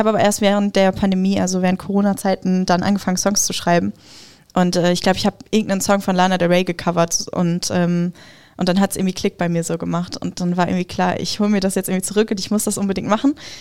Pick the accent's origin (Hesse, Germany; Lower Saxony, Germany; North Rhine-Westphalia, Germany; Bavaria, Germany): North Rhine-Westphalia, Germany; Also ich bin nicht in Schweden groß geworden, ich bin im Ruhrgebiet groß geworden und war aber irgendwie jeden Sommer da, auch als Kind.